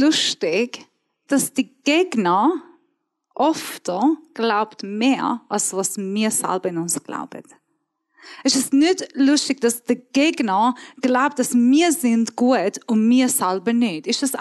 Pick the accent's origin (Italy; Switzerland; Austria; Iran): Iran; German is a second language; Ich bin Iranerin halt.